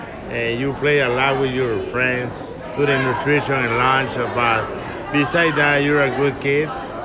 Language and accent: English; El Salvador; moved away as an adult; now in United States; I grew up in El Salvador for my first 21 years, and then I moved to California.